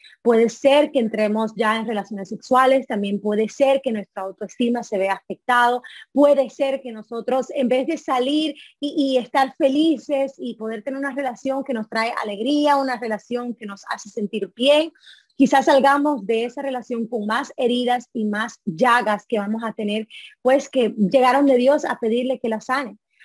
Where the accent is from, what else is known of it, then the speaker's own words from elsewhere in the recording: New York, United States; born there; Yo no soy dominicana, por si no lo sabían. Yo soy de madre guatemalteca y padre hondureño, y yo nací en Nueva York, en el Bronx. Pero me he juntado tanto con los dominicanos que ya me han adoptado.